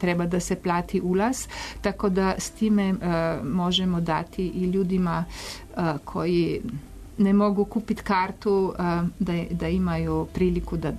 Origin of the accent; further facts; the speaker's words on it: Slovenia; Serbian is a second language; Kod nas u Sloveniji imamo Noć muzeja i tada nemamo ulaznica za muzej